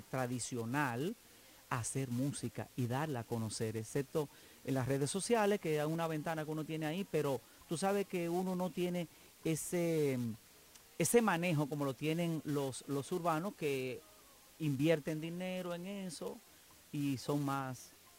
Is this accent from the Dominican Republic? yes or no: yes; Los Alcarrizos, Santo Domingo, Dominican Republic; Pues yo me crié en Los Alcarrizos, más de 30 años